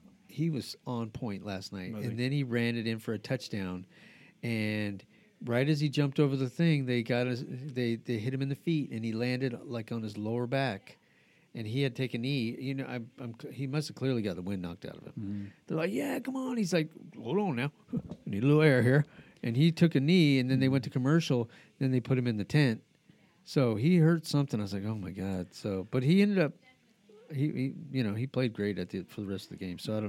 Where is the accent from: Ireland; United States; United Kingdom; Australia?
United States; Albuquerque, New Mexico; I mean, I grew up in Albuquerque.